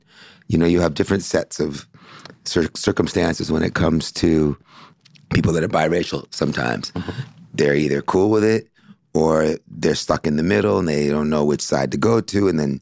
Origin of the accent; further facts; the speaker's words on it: Brooklyn, New York, United States; born there; I was born in Bedford-Stuyvesant, Brooklyn, mm-hmm. New York.